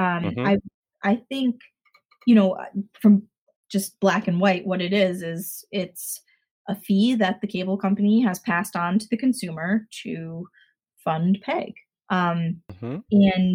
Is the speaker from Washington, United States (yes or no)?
no; Connecticut, United States; So I'm from Connecticut. I went to University of Rhode Island, graduated in 2004.